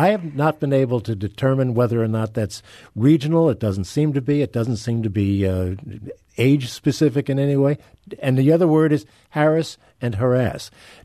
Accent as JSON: {"language": "English", "region": "New Jersey", "country": "United States", "tie": "born or raised there", "said": "I grew up in New Jersey, which some people call Joysey."}